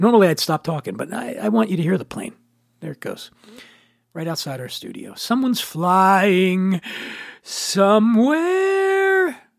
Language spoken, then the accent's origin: English; Philadelphia, Pennsylvania, United States; now in Los Angeles, United States; I'm from Philadelphia. I live in Los Angeles.